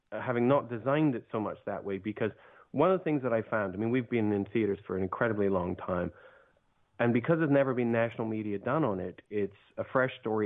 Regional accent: Scotland, United Kingdom; being a Scotsman, I'm a resident of the EU, not a US resident. So, you know, I have to do things from a distance.

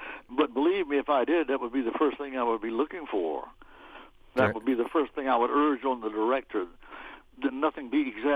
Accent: South Carolina, United States; at a time that I grew up in South Carolina.

